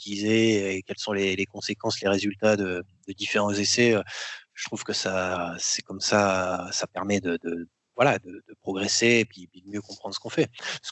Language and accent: French; Hauts-de-France, France; On vient du Pas-de-Calais, beaucoup de l'amour et des bonnes pommes de terre et tout.